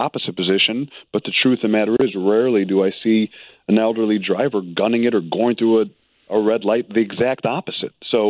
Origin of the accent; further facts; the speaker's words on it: Chicago, Illinois, United States; So as a Chicagoan, I'm concerned